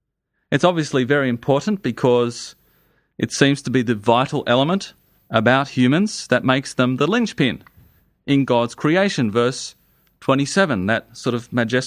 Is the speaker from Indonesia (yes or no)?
yes; Indonesia; I grew up in Indonesia and they did the same with photos.